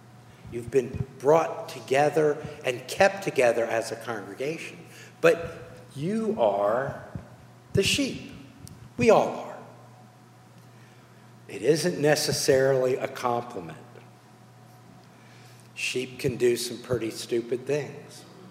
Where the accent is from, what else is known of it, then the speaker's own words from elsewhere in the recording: Lancaster, Pennsylvania, United States; Now, I was raised in Lancaster, Pennsylvania by a man who was born in Manhattan. My father was a New Yorker, said chocolate.